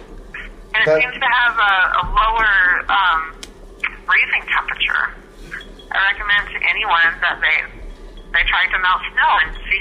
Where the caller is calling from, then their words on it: Mountain West, United States; I'm from FEMA Region 8.